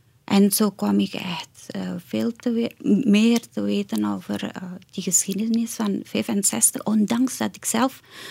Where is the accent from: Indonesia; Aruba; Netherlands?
Indonesia; zo heb ik mijn thuisland op een heel andere manier kunnen bekijken